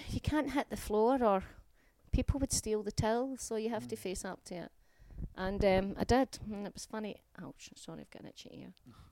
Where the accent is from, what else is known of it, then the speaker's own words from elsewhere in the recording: Glasgow, Scotland, United Kingdom; I am from Glasgow.